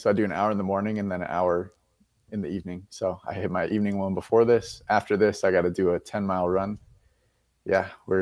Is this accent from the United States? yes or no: yes; Minnesota, United States; now in Austin, United States; I am 25 years old, and I am from Minnesota. I live in Austin, Texas now.